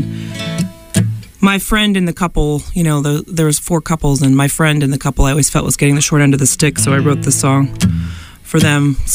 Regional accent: Wayland, United States; also born or lived in Los Angeles; now in Livingston, United States; Yeah, I grew up in Wayland.

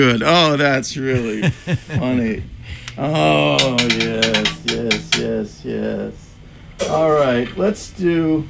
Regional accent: Canada; that's right. We're from Canada. Nice to meet you.

